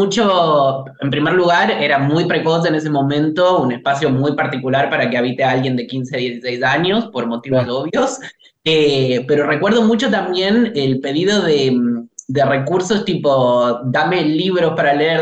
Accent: Tucumán, Argentina; Soy tucumano.

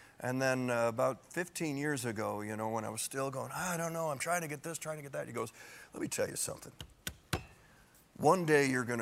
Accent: Michigan, United States; I remember I was 8 or 9 years old in my town in Michigan.

